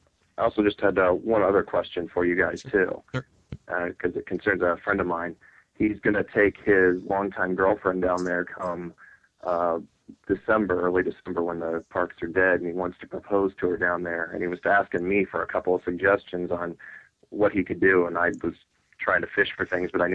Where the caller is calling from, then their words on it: Illinois, United States; Coming from central Illinois, so it's about a 20-hour drive.